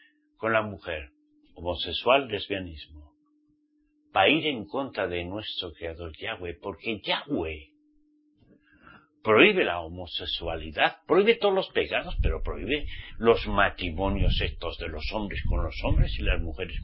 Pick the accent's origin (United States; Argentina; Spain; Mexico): Spain; Soy español, nací en España, sí. Pero soy israelita, redimido por la sangre de Yahshua.